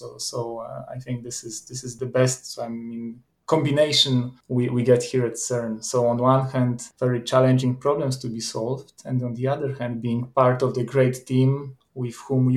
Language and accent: English; Siedlce, Masovian Voivodeship, Poland; born there; English is a second language; I was born in 1986 in Poland, in the city called Siedlce, which is, you probably don't know the name, but to place it on the map, it's like 100 kilometers east from Warsaw, from our capital.